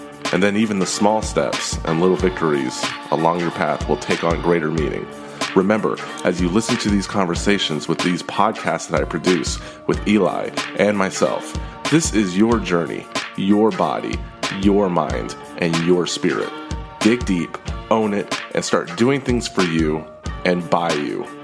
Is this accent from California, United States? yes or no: no; Texas, United States; And you recently did a show in my home state of Texas, so I hope we treated you well.